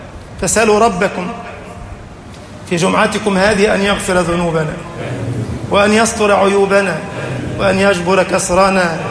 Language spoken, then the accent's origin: Arabic; Egypt; اجعل بلدنا مصر أمنا أمانا، سخاء رخاء.